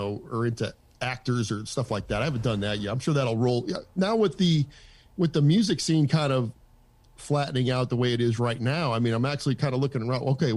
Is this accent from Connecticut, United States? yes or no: yes; Bristol, Connecticut, United States; moved away as an adult; now in Texas, United States; I'm originally from Bristol, Connecticut, the home of ESPN. And I moved here when I was 24, and I was a drummer at the time.